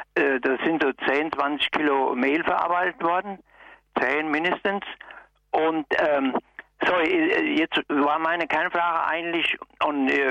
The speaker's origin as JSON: {"language": "German", "region": "Hesse", "country": "Germany", "tie": "born or raised there", "said": "ich komme aus der Landwirtschaft, in Oberhessen groß geworden"}